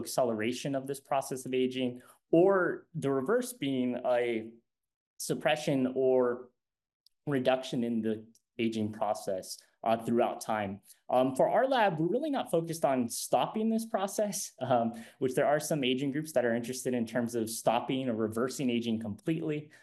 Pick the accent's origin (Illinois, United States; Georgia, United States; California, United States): California, United States; San Diego; also born or lived in Hawaii / New York City; I'm incredibly happy to be back home in San Diego. I was born and raised in San Diego and did my scientific training actually in another beautiful location in Hawaii for 10 years.